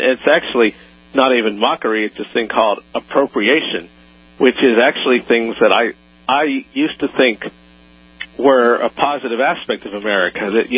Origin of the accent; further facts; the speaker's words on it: Pittsburgh, Pennsylvania, United States; I will tell you, for myself, as a native Pittsburgher